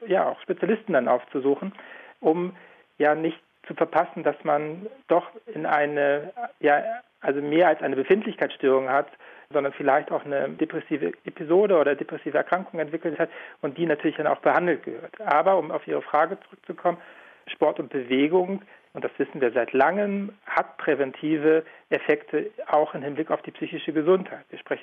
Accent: Switzerland; ich komme ja hier aus der Schweiz

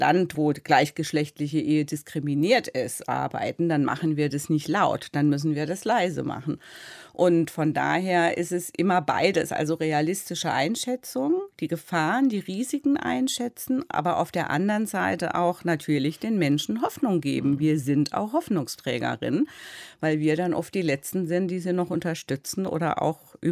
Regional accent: Baden-Württemberg, Germany; Ich bin ein Landei, bin auf dem Dorf aufgewachsen, bin dann mit 10 aufs Gymnasium.

